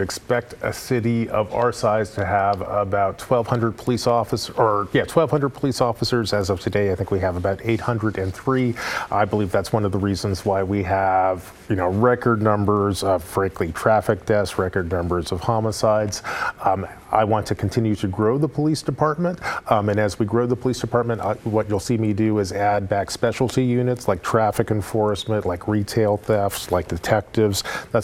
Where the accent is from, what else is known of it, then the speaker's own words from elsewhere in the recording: Portland, Oregon, United States; I grew up in Portland at a time when we were on the cutting edge of just amazing urban policy